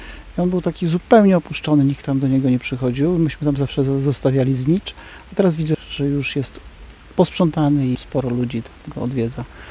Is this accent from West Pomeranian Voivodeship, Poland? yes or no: no; Białystok, Podlaskie Voivodeship, Poland; Ja jestem z białostoczaninem, mój dziadek był białostoczaninem, moi rodzice też.